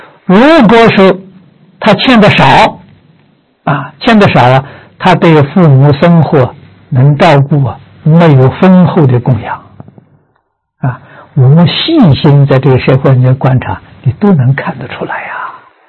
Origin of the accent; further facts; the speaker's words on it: China; 那么这个识是神识啊，我们中国人叫灵魂啊，在佛法里就称为识啊。